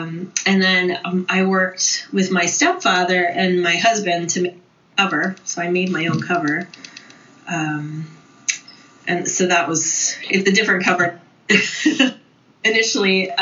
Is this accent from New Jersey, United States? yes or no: yes; New Jersey, United States; moved away as an adult; So I grew up in New Jersey. Then moved to California when I was in my early 20s